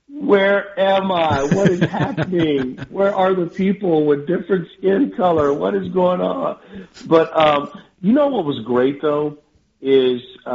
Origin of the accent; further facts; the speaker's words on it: Texas, United States; you know, I'm from Texas. I've seen snow one time in my life